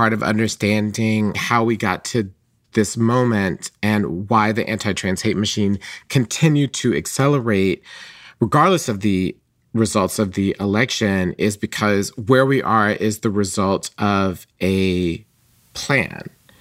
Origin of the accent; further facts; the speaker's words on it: Atlanta, Georgia, United States; So for me, I was a trans person growing up in Atlanta in the 1980s, and my mom got Essence magazine.